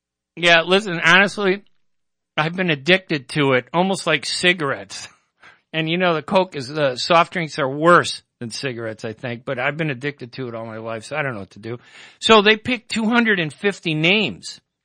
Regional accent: Palestine; at the time, I was kind of like in between being American and Palestinian, and I didn't even know there were other Palestinians in journalism other than your dad.

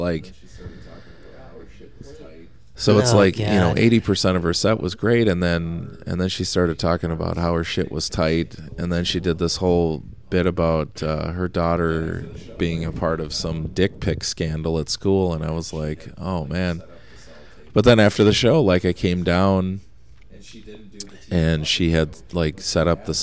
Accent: Minneapolis, Minnesota, United States; Yeah, and we're both from Minneapolis.

